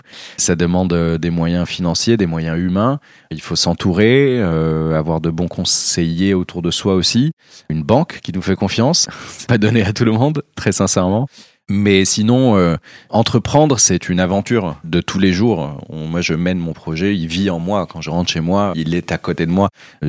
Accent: Morocco; Je suis né au Maroc, j'ai grandi au Maroc, surtout autour de bonnes tables.

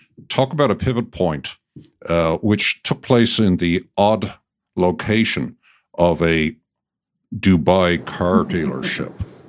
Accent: Ireland; now in United States; obviously, I'm an Irish immigrant. This year is 40 years since I arrived in the States.

